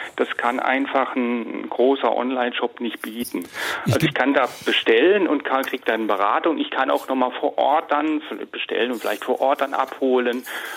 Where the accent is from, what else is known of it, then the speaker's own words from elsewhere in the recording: Baden-Württemberg, Germany; ich komme aus dem Neckartal ursprünglich.